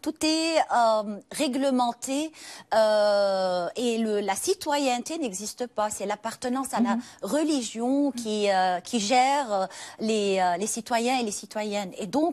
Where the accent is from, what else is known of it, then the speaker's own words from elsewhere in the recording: Lebanon; pour moi, en tant que Libanaise, la Tunisie est un exemple de courage et de lumière.